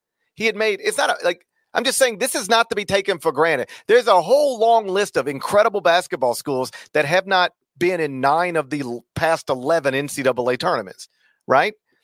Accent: Memphis, Tennessee, United States; My hometown Grizzlies are struggling this year.

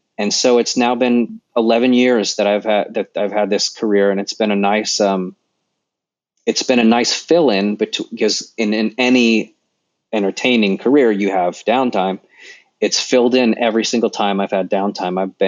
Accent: Sacramento, California, United States; born there; I was born in Sacramento. So I always planned to move to California eventually.

